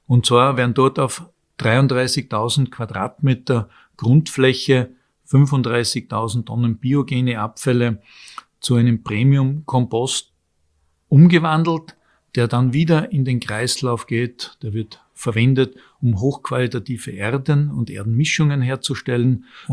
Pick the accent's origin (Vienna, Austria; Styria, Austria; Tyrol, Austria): Tyrol, Austria; als Tiroler damals gelesen.